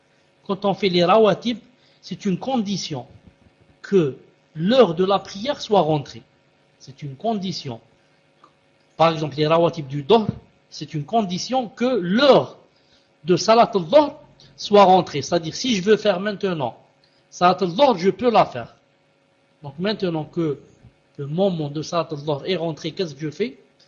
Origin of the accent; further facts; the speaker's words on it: Algeria; Donc chez nous en Algérie, à 12h45 par exemple, 12h50, déjà je peux commencer les rawatib.